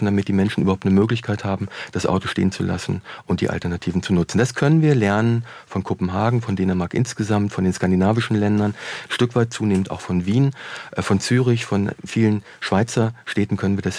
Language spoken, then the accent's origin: German; Braunschweig, Lower Saxony, Germany; Ich komme aus Braunschweig, genau.